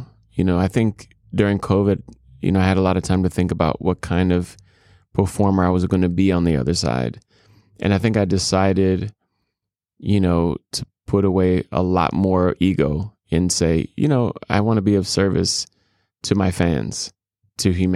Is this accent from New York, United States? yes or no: no; Minneapolis, Minnesota, United States; I'm from Minneapolis, so … was like huge, huge, huge, huge.